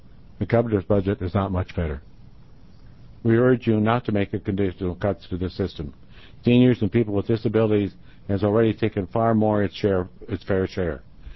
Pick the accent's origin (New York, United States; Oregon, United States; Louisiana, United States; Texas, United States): Oregon, United States; Newport; from Newport, Oregon